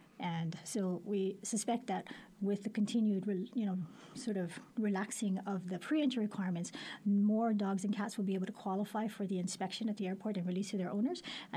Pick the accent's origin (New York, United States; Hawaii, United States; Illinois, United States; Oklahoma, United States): Hawaii, United States; because we're Hawaiian, you know